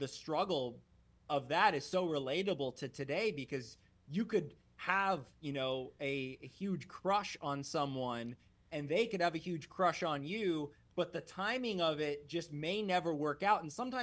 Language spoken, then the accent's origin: English; California, United States; And then I came back home and got to work for my hometown station, KCAL KCBS.